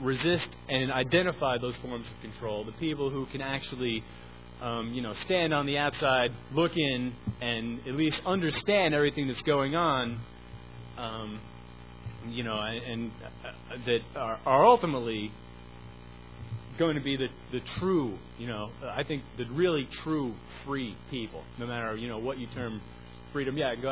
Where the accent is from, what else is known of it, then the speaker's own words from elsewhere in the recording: Shoreham, New York, United States; if I go out to Long Island, okay, I'm from Shoreham in Long Island. A little town, we got a nuclear power plant.